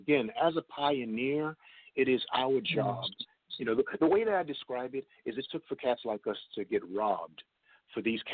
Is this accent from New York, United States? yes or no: yes; Brooklyn, New York, United States; And he was from my neighborhood. He was from Brooklyn. You know, so I love seeing my hometown dude going out there and representing and so on.